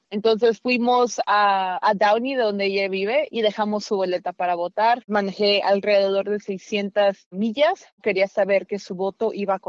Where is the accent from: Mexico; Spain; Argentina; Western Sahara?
Mexico; now in United States; Es de México, somos de México, y nunca había votado en México.